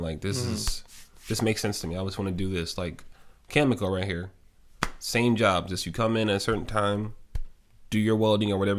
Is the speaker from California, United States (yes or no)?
no; Lorain, Ohio, United States; people were asking me like on the cruise, too, like, where are you from? I'm like, Ohio. Like, what part of Ohio? I couldn't say Lorraine.